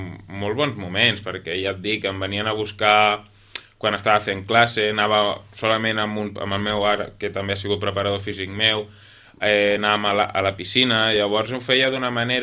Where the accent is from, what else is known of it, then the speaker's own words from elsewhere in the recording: Vilafranca, Catalonia, Spain; reprendre el món de la natació quan era jovenet al club del meu poble a Vilafranca